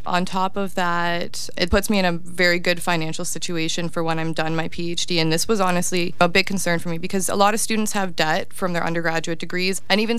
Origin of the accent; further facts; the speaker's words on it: Niagara Falls, Ontario, Canada; I was born in Niagara Falls. I've lived in Niagara Falls my whole life